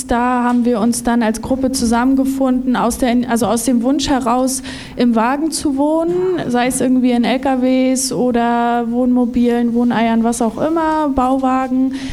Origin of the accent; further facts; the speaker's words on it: Kiel, Schleswig-Holstein, Germany; Ich komme aus Kiel, bin Mitbewohnerin der Wagengruppe Schlagloch.